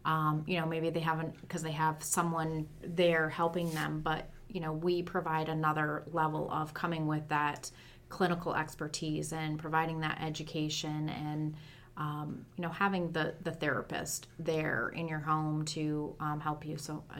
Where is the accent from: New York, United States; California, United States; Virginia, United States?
New York, United States; I'm born and raised in the North Country.